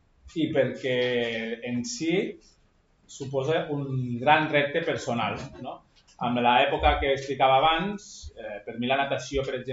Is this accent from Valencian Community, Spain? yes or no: no; Barcelona, Catalonia, Spain; Soc de Barcelona i allà, a la meva època